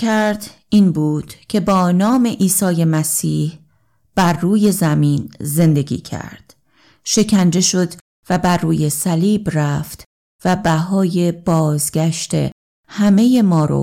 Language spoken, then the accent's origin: Persian; Sweden; من در سوئد به دنیا اومدم و زندگی کردم و الان در شهر یوتبوری هستم. برای خداوند زندگی می کنم و تلاش می کنم که از عیسی مسیح پیروی کنم.